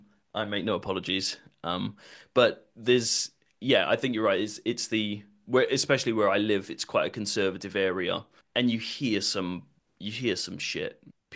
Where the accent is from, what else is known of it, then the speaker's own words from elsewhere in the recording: Wales, United Kingdom; moved away as an adult; also born or lived in Germany; now in England; I grew up in Wales. I lived my life in Wales until I was about 20 years old. At that point, I joined the military. So I lived in England for a little while, and then I got transferred to Germany and lived in Germany for sort of 3 or 4 years. And now I've moved back to England.